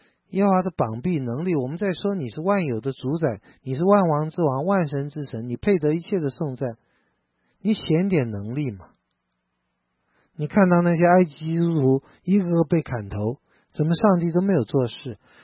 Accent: Taiwan; 我们从台湾来的

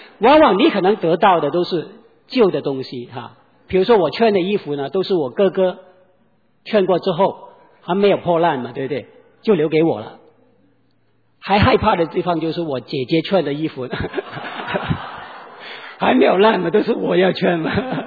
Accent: Hong Kong; 我是在香港出生啊，大家都可能知道哈，香港是一个殖民地嘛

